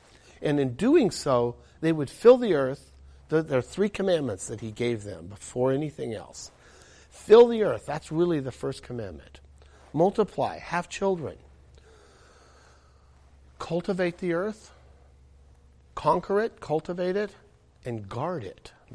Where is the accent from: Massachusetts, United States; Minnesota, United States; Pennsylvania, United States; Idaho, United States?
Idaho, United States; I come from the far north. I come from Idaho, where you can usually see all the way to the bottom of the lake